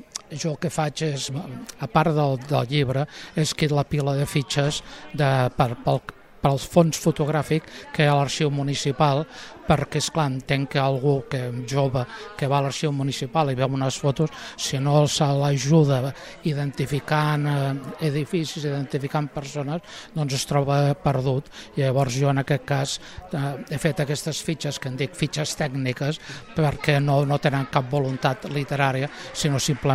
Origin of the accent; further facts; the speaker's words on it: Barcelona, Catalonia, Spain; born or raised there